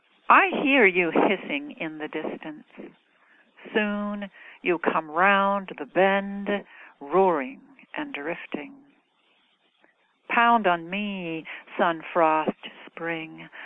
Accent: Louisiana, United States; Well, I grew up in Cajun country, you know, just west of New Orleans, and so I grew up surrounded by Cajun music and blues and jazz, and so all of that I suppose I've internalized.

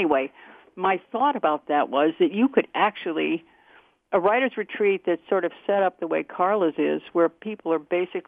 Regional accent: Rhode Island, United States; I'm old. I come from Rhode Island.

